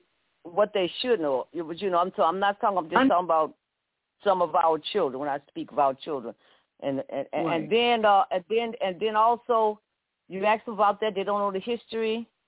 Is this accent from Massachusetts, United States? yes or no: no; Louisiana, United States; You know, growing up in Louisiana, we always had some type of.